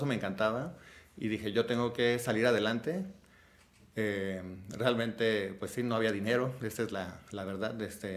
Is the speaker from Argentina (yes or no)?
no; Atolinga, Zacatecas, Mexico; also born or lived in Ameca, Jalisco; Realmente yo viví ahí hasta los 6 años. Mis papás me llevaron, Nicolás, Josefina, a su rancho, a Zacatecas, en un ranchito ahí en Atolinga, Zacatecas, en un pueblito muy chiquito.